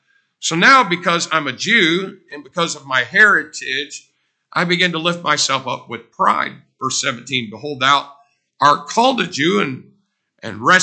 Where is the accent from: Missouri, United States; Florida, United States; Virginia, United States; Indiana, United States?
Indiana, United States; Greencastle; born there; I was born in Greencastle, Indiana. I could have been born in Africa.